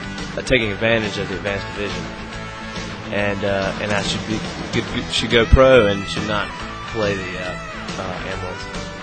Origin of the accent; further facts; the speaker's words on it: Sanford, North Carolina, United States; I am 18 years old, and I'm from Sanford, North Carolina.